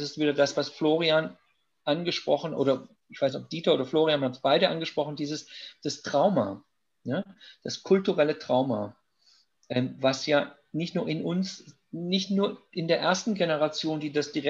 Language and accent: German; Germany; moved away as an adult; now in United Kingdom; Und ich meine, ich bin Deutscher, ich lebe seit 1982, nicht immer die ganze Zeit, aber die meiste Zeit in Großbritannien.